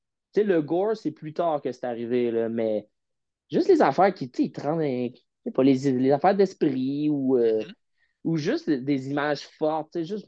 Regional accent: Mirabel, Quebec, Canada; Puis moi, je viens de Mirabel, j'habitais à Saint-Augustin un temps.

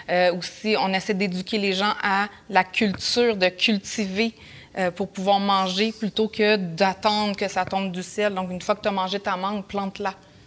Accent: Montreal, Quebec, Canada; Je grandis à Montréal.

